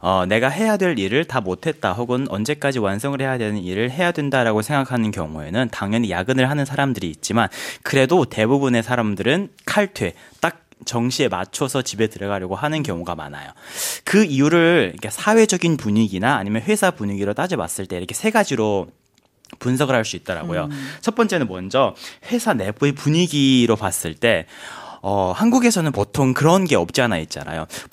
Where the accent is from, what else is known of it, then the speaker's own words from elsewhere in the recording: China; 그리고 쇼라는 글자를 듣자마자 중국인으로서 생각이 나는 단어 하나가 있었어요.